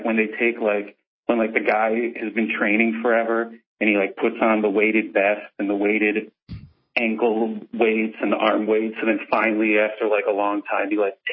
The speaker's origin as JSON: {"language": "English", "town": "Milwaukee", "region": "Wisconsin", "country": "United States", "also_born_or_lived": "Chicago", "said": "And I'm from Milwaukee in Chicago."}